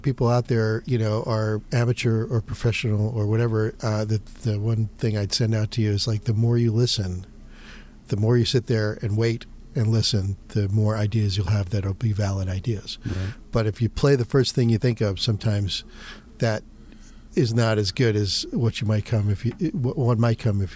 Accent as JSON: {"language": "English", "region": "New York", "country": "United States", "tie": "born or raised there", "lives_now": "New Orleans, United States"}